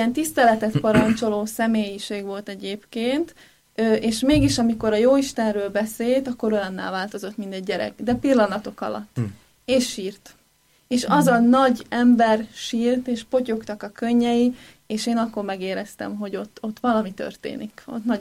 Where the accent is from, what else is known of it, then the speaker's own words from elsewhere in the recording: Komárom, Komárom-Esztergom, Hungary; born there; 1985-ben születtem Komáromban.